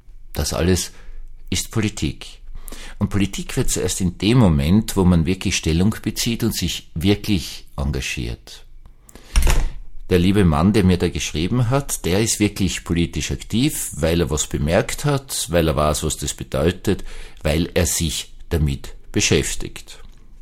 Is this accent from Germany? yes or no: no; Austria; ich habe ja als Österreicher ja, so ein bisschen österreichisch-evangelischer, ein bisschen Probleme mit so Massenzusammenkünften.